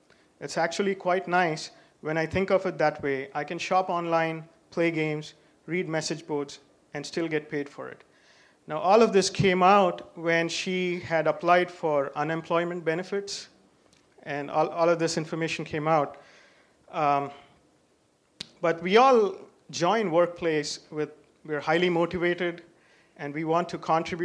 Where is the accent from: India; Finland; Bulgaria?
India; moved away as an adult; now in United States; I grew up in India, and I completed my bachelor's degree in India and then came over to U.S. For graduate school.